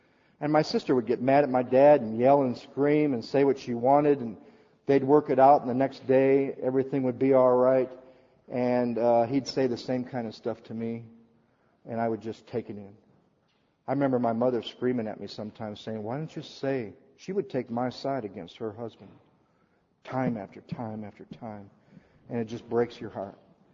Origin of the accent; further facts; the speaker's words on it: Battle Creek, Michigan, United States; I grew up in Battle Creek, Michigan. By the time I was 12 years old, Battle Creek was a little small for me